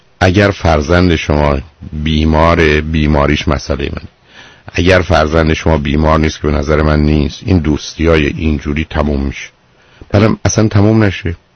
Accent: Iran; now in United States; ما بیشتر ایرانی هستیم حتی وقتی اینجا زندگی میکنن.

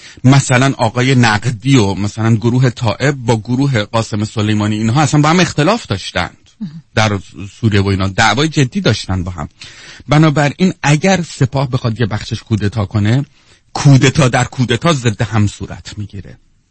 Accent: Tehran, Tehran Province, Iran; من تش با ته دسته داره، یعنی از خانواده‌های قدیمی تهران هستم، در هیچ طرفم هیچ نسبتی نه با کردی نه تو با ترکی، هیچ کسی ندارم.

